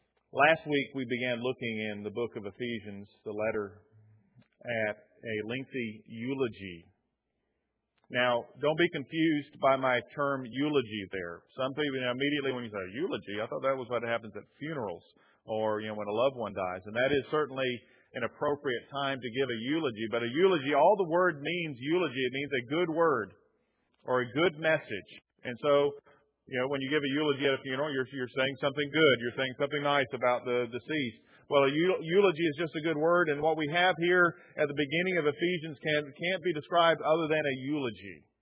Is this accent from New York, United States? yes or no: no; South Carolina, United States; We're from South Carolina, you remember.